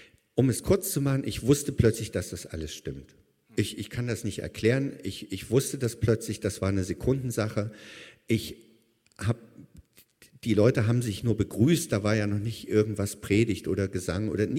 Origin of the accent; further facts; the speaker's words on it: Chemnitz, Saxony, Germany; Aufgewachsen in Sachsen, in Chemnitz. Wer das nicht weiß, südlich von Leipzig, westlich von Dresden.